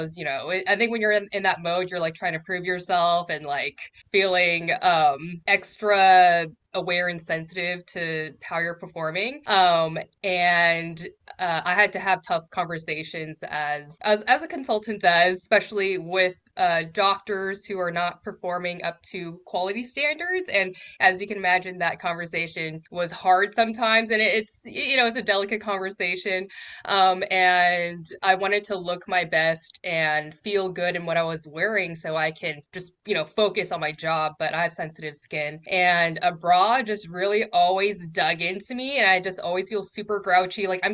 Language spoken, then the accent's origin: English; Seattle, Washington, United States; And I am from Seattle, Washington, and I am founder of a neuro-inclusive braless apparel company.